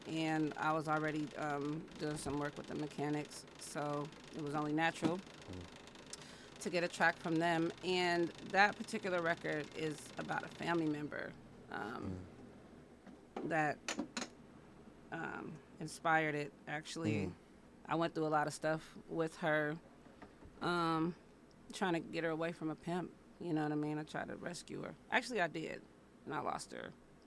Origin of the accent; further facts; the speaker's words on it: Oakland, California, United States; I come from Oakland